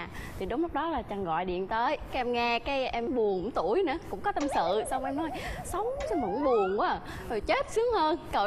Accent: Da Nang, Vietnam; hiện tại là nhân viên văn phòng và em đến từ Đà Nẵng.

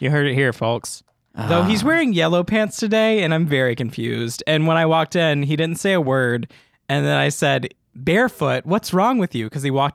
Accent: the South, United States; Because I'm from the South.

